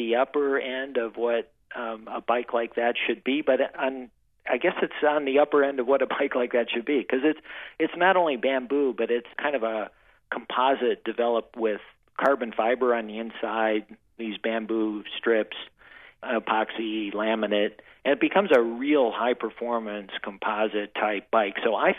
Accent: Wisconsin, United States; I kind of drew back to growing up in Wisconsin

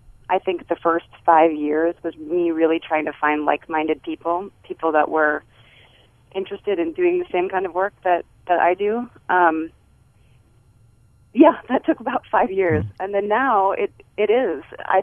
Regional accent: Sioux Falls, South Dakota, United States; In Sioux Falls, yeah.

